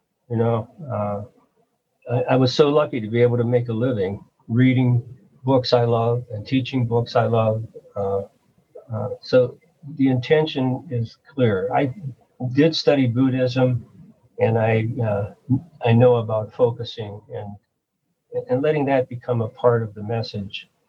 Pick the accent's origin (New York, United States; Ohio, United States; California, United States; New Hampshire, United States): Ohio, United States; Youngstown; one of the narrators is Youngstown. And so it just hit me that I have been writing about my hometown forever, you know, and I never let my hometown speak.